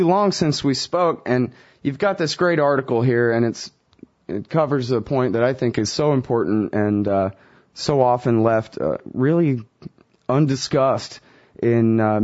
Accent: Texas, United States; And now I'm from Texas. I don't really know about that.

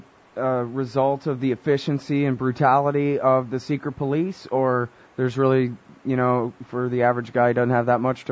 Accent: Texas, United States; now in California, United States; and I'm a Texan and now I'm living in California.

